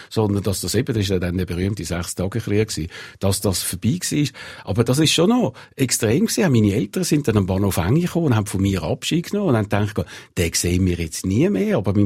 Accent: Zurich, Switzerland; Ich bin eben auch aus dem Kreis 4 gekommen. Eben meine Eltern sind ja beide schon in der Schweiz geboren gewesen.

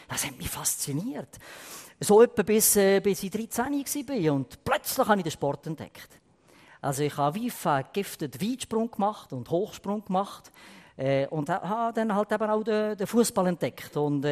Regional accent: Lucerne, Switzerland; ich bin in Zäbiken aufgewachsen, im Kanton Luzern. Zäbiken war katholisch geprägt. Ich habe lange gebraucht, bis ich einmal gecheckt habe, dass es auch noch Reformierte gibt.

